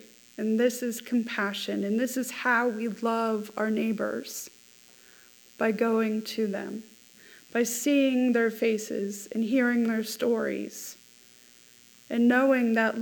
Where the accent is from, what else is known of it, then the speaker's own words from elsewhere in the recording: Sharon, United States; Like, I grew up in Sharon, you know, and now I'm interviewing for a position there as a chaplain?